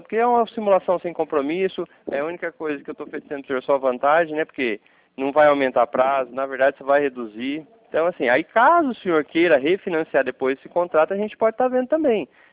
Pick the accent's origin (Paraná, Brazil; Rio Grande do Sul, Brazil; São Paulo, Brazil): Paraná, Brazil; Cornélio Procópio; Não, eu sou aqui de Cornélio Procópio, Paraná, ao lado de Londrina.